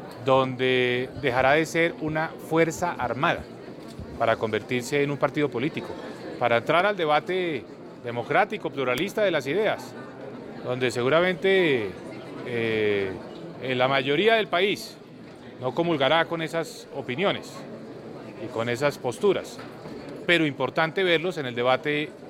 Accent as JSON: {"language": "Spanish", "country": "Colombia", "said": "yo creo que como colombiano nos sentimos muy emocionados y muy optimistas"}